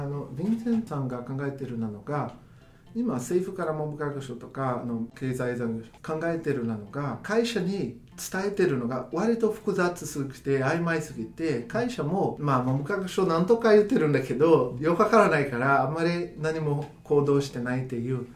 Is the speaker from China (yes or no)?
no; Brazil; だけど例えば僕ブラジル出身で、ブラジルで見た時に